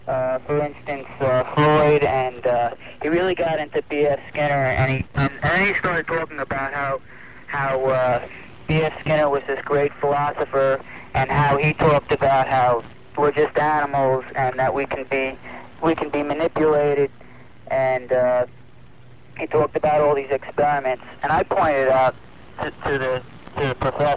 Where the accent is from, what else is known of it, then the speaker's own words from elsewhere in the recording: Long Island, New York, United States; I'm from Long Island, New York.